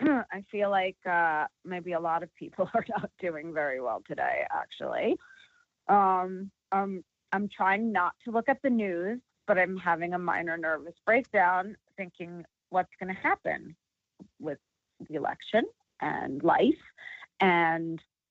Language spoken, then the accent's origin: English; East Coast, United States; now in Los Angeles, United States; I grew up in the East Coast, which is also like a little bubble, you know, the Jersey, New York area, because it's all blue states.